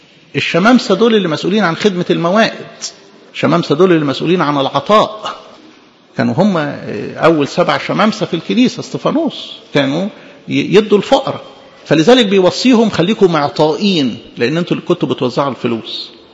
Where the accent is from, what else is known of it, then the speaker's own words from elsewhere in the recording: Egypt; في بركة رفعت من بلدنا مصر في الأيام اللي فاتت ديت